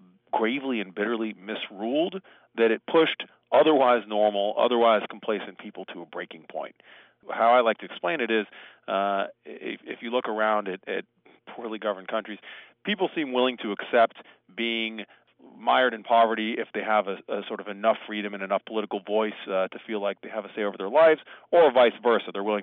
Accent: United States; And for me, as an American, I mean, I've spent my whole life sort of decrying or noticing that people seem apathetic.

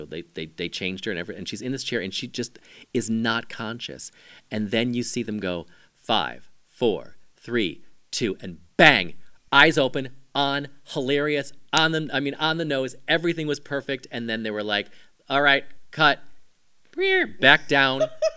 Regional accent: Ireland; And she was Irish, and I'm Irish, so we understood this kind of fighting.

